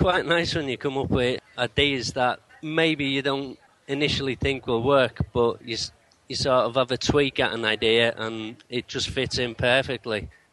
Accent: Dublin, Leinster, Ireland; now in Oldham, United Kingdom; I'm originally from Dublin, Ireland, but I'm living in Oldham, Manchester

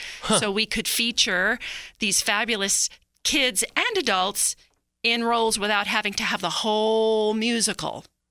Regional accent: New York, United States; I grew up in New York, and I went to Broadway

